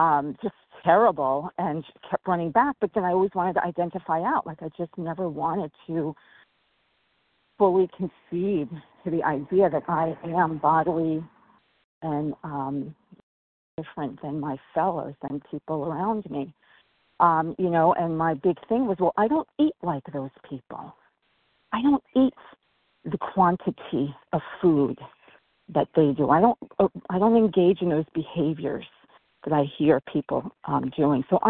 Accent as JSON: {"language": "English", "region": "New York", "country": "United States", "said": "I'm from New York."}